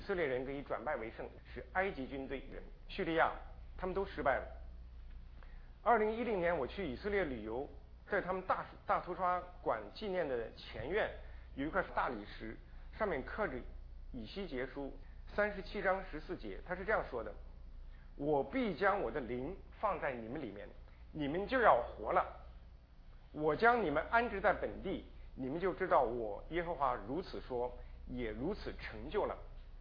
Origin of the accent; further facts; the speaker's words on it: China; 是我们中国人的一个骄傲。